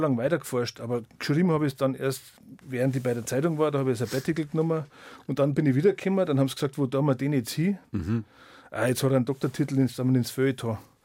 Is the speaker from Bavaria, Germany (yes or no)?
yes; Kulbing, Bavaria, Germany; now in Töging am Inn, Germany; Aus Deging, ja. Aber ursprünglich komme ich aus dem Berchtesgadener Land von Kulbing, das gehört zu Laffer.